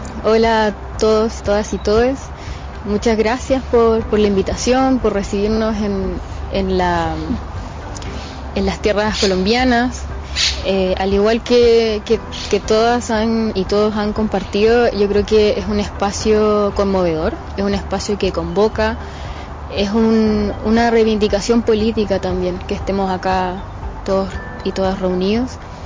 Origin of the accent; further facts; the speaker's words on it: Quilicura, Santiago Metropolitan Region, Chile; yo crecí en Quilicura, en el norte de Santiago, donde generalmente están ubicados los pueblos indígenas en las urbes, en la periferia